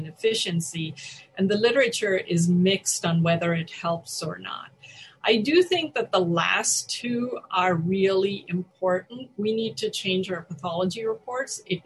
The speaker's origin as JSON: {"language": "English", "country": "India", "tie": "born or raised there", "said": "I grew up in India."}